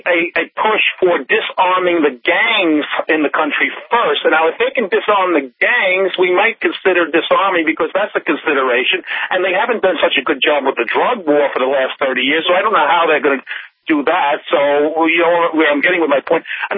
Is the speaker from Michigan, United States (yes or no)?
no; Connecticut, United States; I am from Connecticut, and growing up in Connecticut, Newtown was always the byword for being crazy